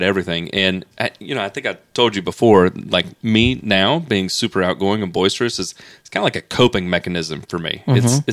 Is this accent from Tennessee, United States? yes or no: yes; Memphis, Tennessee, United States; also born or lived in Mississippi; Yeah, really, I'm from Memphis. You know, I went to school my entire life in Memphis. Originally, I lived for a period of time in Mississippi, and small area there, Eudora, Walls